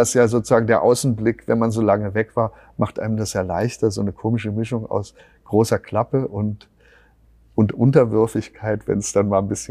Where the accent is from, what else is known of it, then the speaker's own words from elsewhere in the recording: Rhineland, Germany; Ich bin ja im Rheinland aufgewachsen und im Moment arbeite ich in Köln wieder für mehrere Monate.